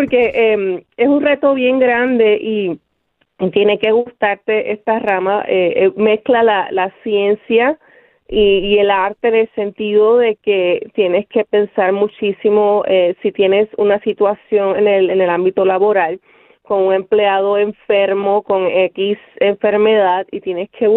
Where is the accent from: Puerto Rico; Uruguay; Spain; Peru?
Puerto Rico; Bayamón; Sí, de ahí estudié, pero soy nacida y criada en Bayamón, Puerto Rico.